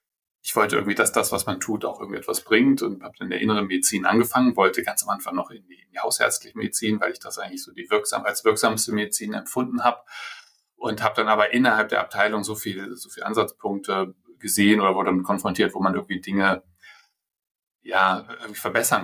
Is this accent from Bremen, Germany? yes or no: yes; Bremen, Germany; also born or lived in Lübeck / Kiel; Ich bin in Bremen geboren, Lübeck ein bisschen aufgewachsen, dann wieder Bremen und habe dann später in Kiel vor allem Medizin studiert, auch ein bisschen in Lübeck.